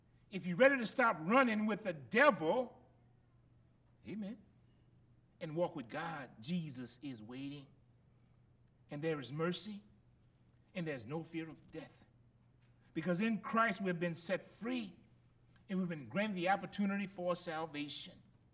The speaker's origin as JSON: {"language": "English", "town": "Gramercy", "region": "Louisiana", "country": "United States", "said": "I ain't scared no more. I'm from Gramercy."}